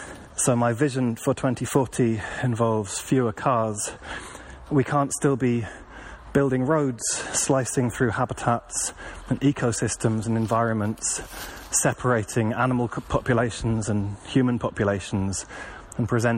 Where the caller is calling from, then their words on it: Bristol, South West England, United Kingdom; I'm calling from Bristol in the southwest of England, where I'm currently walking my dog in the rain.